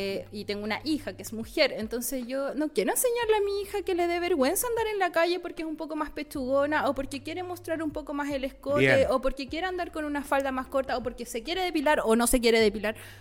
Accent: Iquique, Tarapacá, Chile; now in Concepción, Chile; yo soy iquiqueña, entonces mi vida es en bikini.

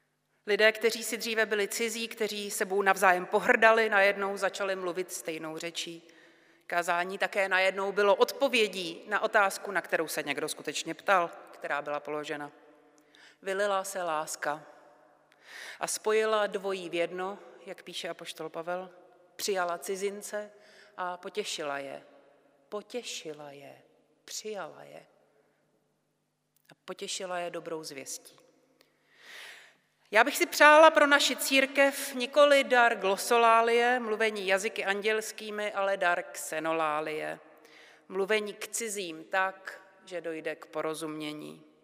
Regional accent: Prague, Czechia; Já jsem třeba z Prahy a když člověk musí být v centru, tak jsou období, kdy se potkává jako s Čechy.

